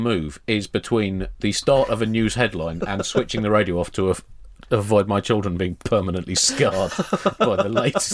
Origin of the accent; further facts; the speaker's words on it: London, United Kingdom; born there; I was born in London to an Irish mother and a Pakistani father, making me half Irish, half Pakistani, and 100% British.